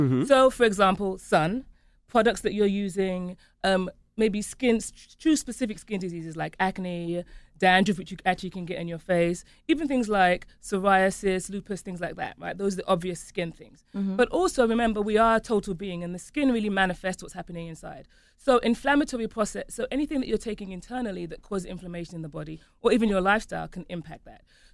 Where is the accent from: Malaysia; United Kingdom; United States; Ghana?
United Kingdom; England; I'm English